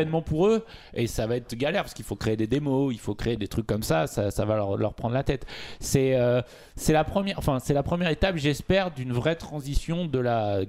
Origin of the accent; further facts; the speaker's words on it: Paris, Île-de-France, France; Après je sais, en tant que français et parisien, je trouve ça dommage